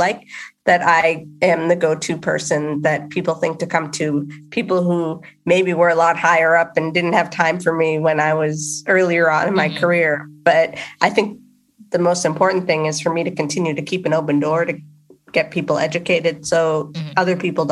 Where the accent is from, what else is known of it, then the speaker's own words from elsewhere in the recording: East Coast, United States; So I moved, I grew up in on the East Coast. I moved to the West Coast after college and then moved back to the East Coast